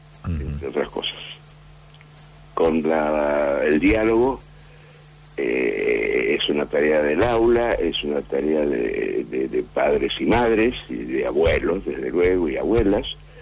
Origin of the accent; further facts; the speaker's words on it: Junín, Buenos Aires Province, Argentina; de mi pueblo de Junín